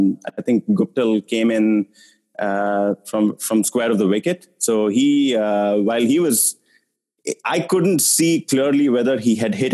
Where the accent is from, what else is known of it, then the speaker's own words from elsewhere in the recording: Chennai, Tamil Nadu, India; I'm from Chennai originally. So in the early 2000s, Madras had a ton of matches that kept getting rained off